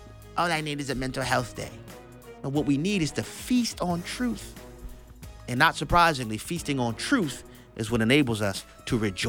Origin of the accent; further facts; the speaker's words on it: New Orleans, Louisiana, United States; I know what that's like, man, growing up in New Orleans with the humidity down south, below sea level.